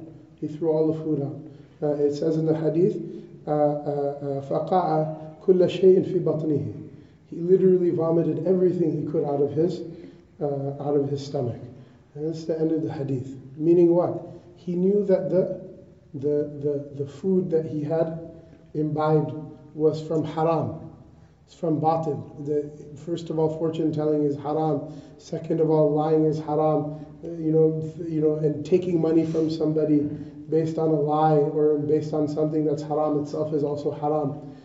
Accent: Seattle, Washington, United States; The CEO of Starbucks, I'm from Seattle.

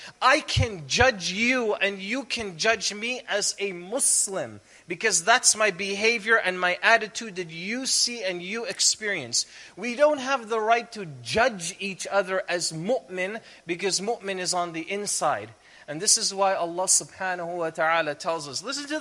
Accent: Toronto, Ontario, Canada; I know what it feels like. I'm from Toronto. I'm from Canada. So I live the same culture and the same lifestyle that you do.

